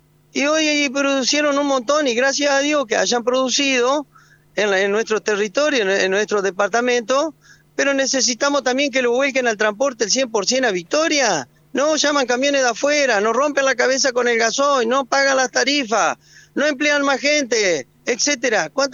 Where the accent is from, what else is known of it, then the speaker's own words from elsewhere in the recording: Argentina; Pero soy argentino y no quiero que me le siga pasando eso a mi Argentina.